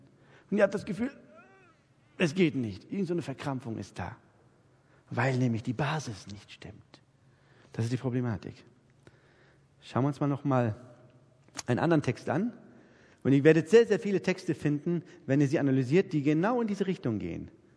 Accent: Northern Germany, Germany; also born or lived in Bavaria; ich bin ja eigentlich ein Türke, der eigentlich in Norddeutschland als Preuße aufgewachsen ist, ein preußischer Türke, der in Bayern gelebt hat, in der Schweiz arbeitet.

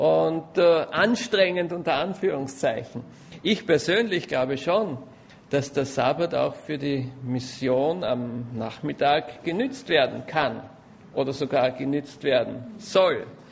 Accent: Austria; Ich kenne das da bei uns in Österreich eigentlich nicht so.

